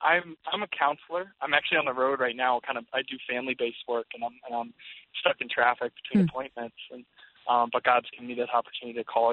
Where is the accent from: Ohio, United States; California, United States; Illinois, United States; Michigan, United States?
Ohio, United States; born there; also born or lived in Pennsylvania; now in Twin Cities, United States; I was born in Ohio and then moved to Pennsylvania, went to school and met my wife in Philadelphia. And we actually just moved to the Twin Cities back in August.